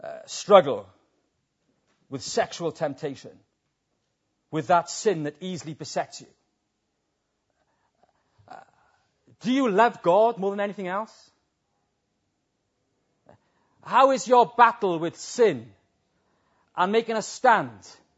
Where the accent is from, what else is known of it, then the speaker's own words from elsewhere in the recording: Wales, United Kingdom; which is quite a courageous thing as a Welshman to say